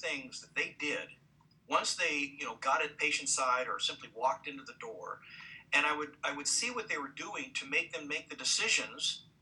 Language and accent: English; Seattle, Washington, United States; I'm a true Seattleite, born and raised over here.